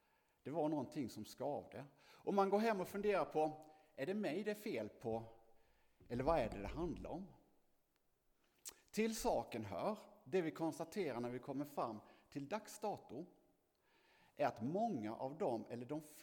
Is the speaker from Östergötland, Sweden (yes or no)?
no; Holmsjö, Blekinge, Sweden; now in Lyckeby, Sweden; Jag är uppvuxen i Holmsjö, eller har växt upp i Holmsjö. Eller en bit ifrån. Nu bor jag i Lyckeby.